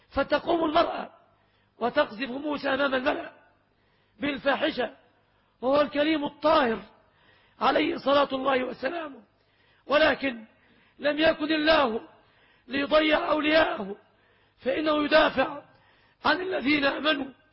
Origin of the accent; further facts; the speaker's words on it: Kafr El Sheikh, Kafr El Sheikh Governorate, Egypt; ومن هذا المكان من مدينة إخواني مدينتي أيضا كفر الشيخ